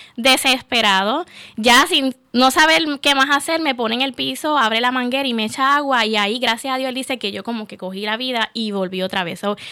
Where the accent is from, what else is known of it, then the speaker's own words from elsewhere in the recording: Bayamón, Puerto Rico; nací, como dijiste, en Bayamón, Puerto Rico, y soy el jamón del sándwich. Tengo dos hermanos, tengo un hermano mayor y un hermano menor, soy la única niña